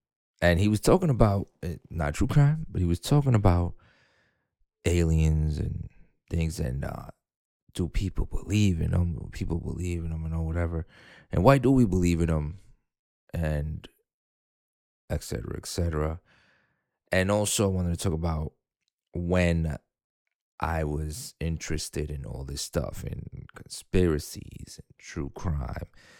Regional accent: New York, United States; Nobody ever picked me up from school when I grew up in New York or whatever, when I came from the island. From where I was born, nobody ever picked me up.

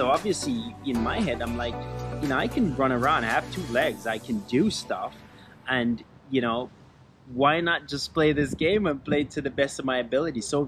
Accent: Jamaica; Growing up in Jamaica, you know, I wasn't as good as the other players that I used to play with.

